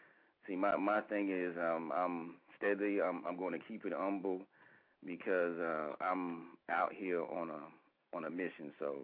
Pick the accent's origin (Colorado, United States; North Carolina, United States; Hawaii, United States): North Carolina, United States; I'm just outside the Charlotte, North Carolina area.